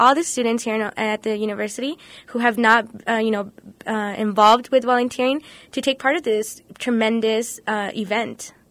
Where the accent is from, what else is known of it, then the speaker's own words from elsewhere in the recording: Fabens, Texas, United States; Yes, and well, I've always lived here in El Paso, but I'm from Fabens, so I'm way from the Lower Valley. So I always used to volunteer in Fabens, you know, at my local church, things like that.